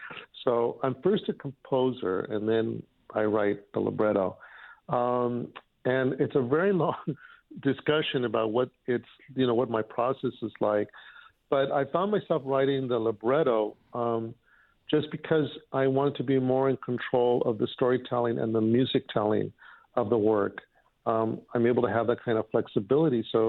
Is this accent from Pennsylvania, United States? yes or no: no; Los Angeles, California, United States; I grew up close to MacArthur Park, 3rd and Alvarado, a little west of downtown L.A.